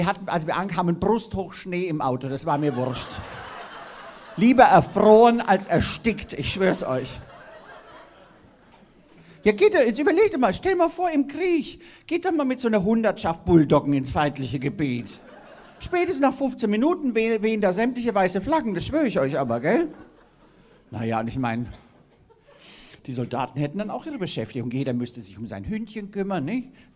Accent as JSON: {"language": "German", "region": "Bavaria", "country": "Germany", "lives_now": "Hanover, Germany", "said": "als Fränkin wäre ich und Wahlhannoveranerin"}